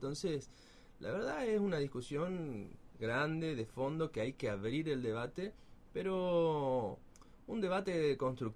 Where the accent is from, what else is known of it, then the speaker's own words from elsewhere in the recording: Empedrado, Corrientes, Argentina; Yo soy de Empedrado y tengo amigos, vecinos que están hace más de 10 años en un listado